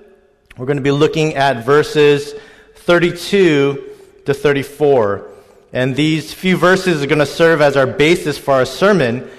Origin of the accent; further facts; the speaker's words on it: St. Louis, Missouri, United States; I was working part-time at a community center back in my hometown of St. Louis, Missouri.